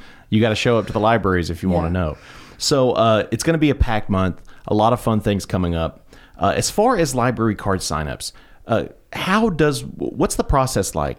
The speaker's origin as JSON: {"language": "English", "town": "Calhoun", "region": "Georgia", "country": "United States", "said": "I'm North Georgia myself, but I'm Northeast Georgia. I'm Calhoun."}